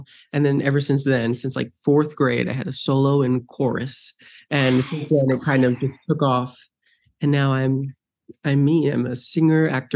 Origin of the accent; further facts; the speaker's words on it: New Jersey, United States; I'm from New Jersey. My family's all from New York. I grew up doing theater.